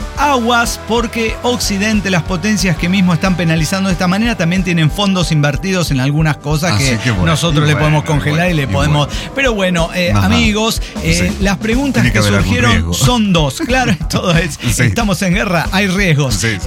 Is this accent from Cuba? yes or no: yes; Cuba; Una como cubana que es, duerme más tranquila cuando sabe que hay un submarino ruso ahí